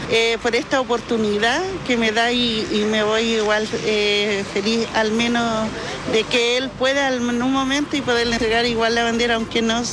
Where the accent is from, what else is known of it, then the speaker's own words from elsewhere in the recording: Mulchén, Biobío, Chile; vengo de Mulchen.